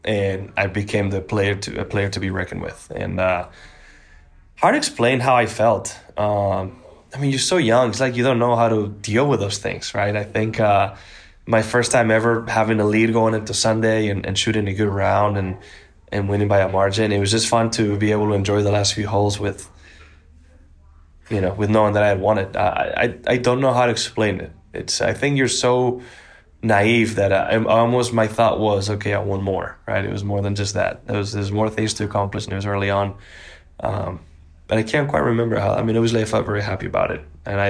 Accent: Bilbao, Basque Country, Spain; first language Basque; English is a second language; I did spend my last 2 years of high school in Madrid. So I'm from Bilbao, different city, right?

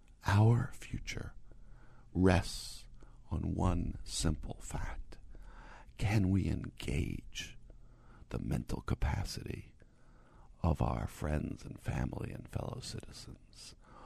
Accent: New York, United States; So I grew up in Washington Heights, Inwood.

